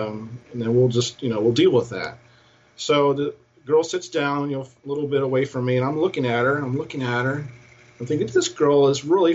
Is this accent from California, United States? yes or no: yes; San Diego, California, United States; of course, I grew up in San Diego, California, mm-hmm. and we moved there in the mid-70s